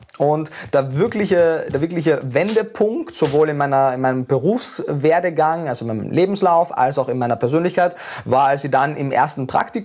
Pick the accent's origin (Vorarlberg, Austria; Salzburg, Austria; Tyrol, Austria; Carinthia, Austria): Carinthia, Austria; born there; also born or lived in Vienna; also ich war ja durchgehend in Österreich, ich bin in Kärnten geboren, habe dann in Wien mein Studium gemacht, das heißt, ich bin innerhalb von Österreich umgezogen